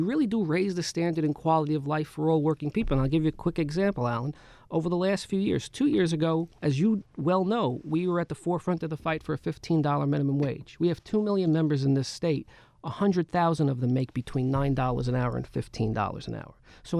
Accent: Bronx, New York, United States; I grew up in the Bronx in the 70s and 80s. My father was a Local 3 member, an electrician. My mother was a paraprofessional at PS 45 in the Bronx.

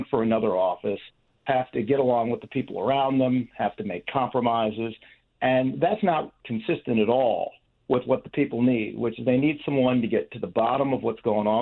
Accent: Buffalo, New York, United States; I grew up in Buffalo, working class, on the east side of town, which is not a particularly nice part of Buffalo.

